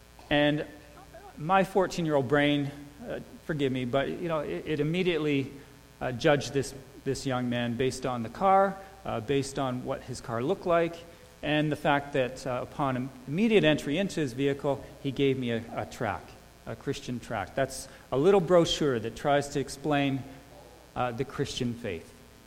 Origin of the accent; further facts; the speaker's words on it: Ontario, Canada; I grew up in Niagara region, and like a lot of young people there, your first job is a fruit-picking job